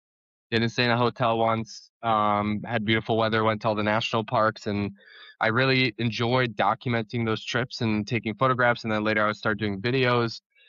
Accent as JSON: {"language": "English", "country": "Hungary", "tie": "born or raised there", "moved": "yes", "said": "It was a beautiful upbringing. My parents built a house there. And I think it was a really tough decision to leave Hungary"}